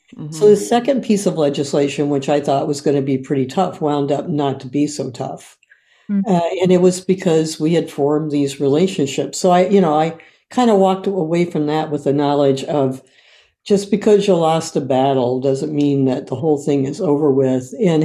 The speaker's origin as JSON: {"language": "English", "region": "Indiana", "country": "United States", "tie": "born or raised there", "said": "But, you know, my best friend growing up in Indiana, who was Kathy Legg, is now Kathy Kroll, is still one of my best friends."}